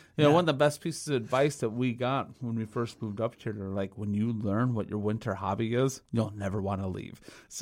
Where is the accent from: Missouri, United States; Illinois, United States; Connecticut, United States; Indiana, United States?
Illinois, United States; now in Minnesota, United States; I grew up in the Illinois area, moved up to Minnesota in 2009.